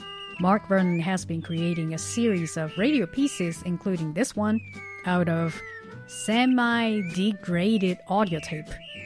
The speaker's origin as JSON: {"language": "English", "country": "Japan", "said": "because I'm from Japan."}